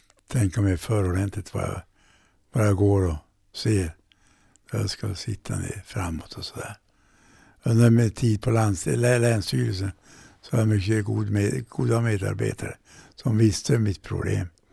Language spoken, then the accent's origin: Swedish; Kalix, Norrbotten County, Sweden; Jag men nu är ofta tillbaka till Kalix, till hembygden och ja, vad som hände där hemma i Norrbotten.